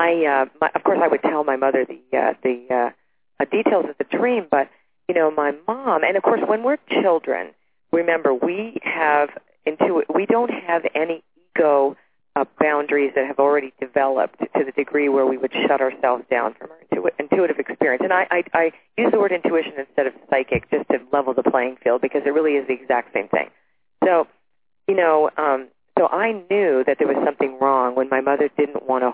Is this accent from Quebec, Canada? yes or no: no; Toronto, Ontario, Canada; born there; I was born in Toronto. There was no war there.